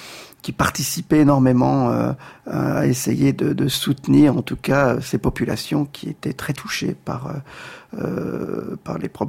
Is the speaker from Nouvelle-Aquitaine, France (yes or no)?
no; Calais, Hauts-de-France, France; Oui, je suis né à Calais, on ne peut pas aller plus au nord que Calais.